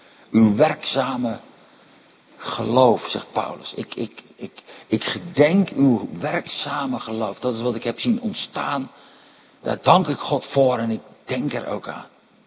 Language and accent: Dutch; Katwijk, South Holland, Netherlands; Ik ben geboren en getogen in Katwijk aan Zee.